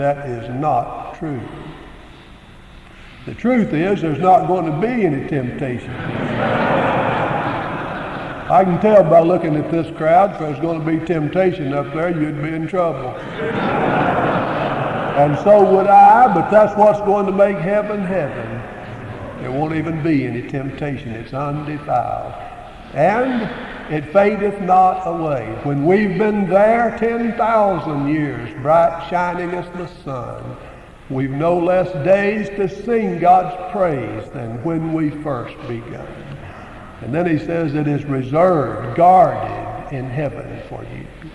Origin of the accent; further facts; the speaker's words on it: Arkansas, United States; from Arkansas, and I have a reservation.